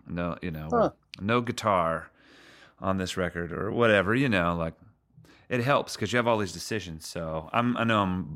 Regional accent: Charlotte, North Carolina, United States; I'm an artist from Charlotte, North Carolina, and I write songs

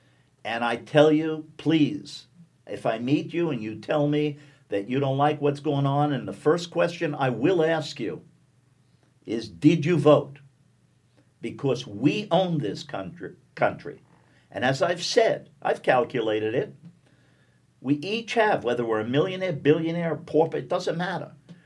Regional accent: New York City, New York, United States; I grew up in New York City. I went to a high school that was competitive but public, that was technical.

